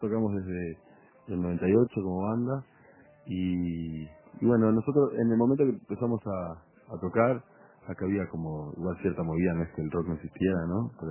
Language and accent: Spanish; Uruguay; also born or lived in Europe / United States; Somos uruguayos, pero bueno, en mi caso viví muchos años afuera.